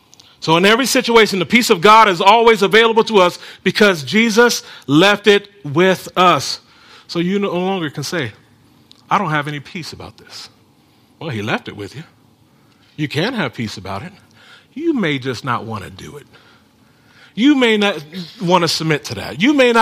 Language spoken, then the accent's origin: English; California, United States; I grew up in California. I knew everything about earthquakes. We did our earthquake drills and stuff like